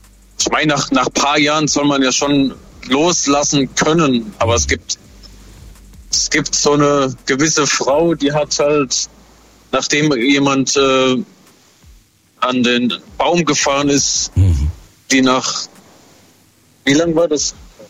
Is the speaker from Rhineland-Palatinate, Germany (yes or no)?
yes; Mutterstadt, Rhineland-Palatinate, Germany; Ich komme aus Mutterstadt, aus Rheinland-Pfalz.